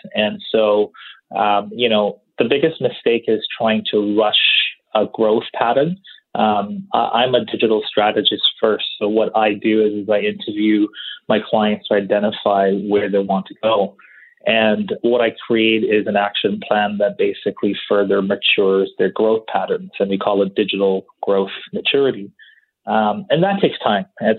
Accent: Tanzania; born there; I was born in Tanzania, East Africa

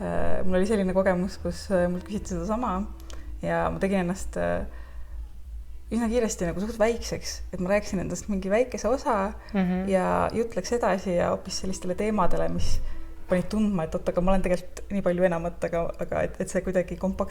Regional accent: Saare County, Estonia; No ma olen kõigepealt siit samast Saaremaalt pärit, see on minu kodusaar. Ma olen siin kasvanud.

